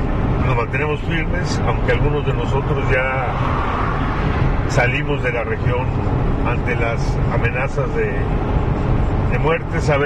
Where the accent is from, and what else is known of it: Mexico